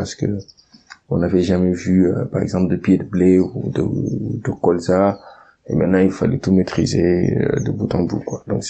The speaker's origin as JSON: {"language": "French", "country": "Senegal", "tie": "born or raised there", "moved": "as an adult", "lives_now": "France", "said": "je suis sénégalais, je suis né et grandi au Sénégal jusqu'en 2011, l'année d'obtention de mon baccalauréat. Donc après mon bac, j'ai eu la possibilité d'aller poursuivre mes études en France."}